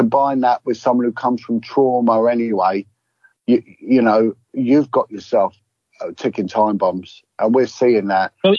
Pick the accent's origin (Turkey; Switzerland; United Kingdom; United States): United Kingdom; Whether they want to erode us as British people, turn us into morons, well, they've done a good job of that.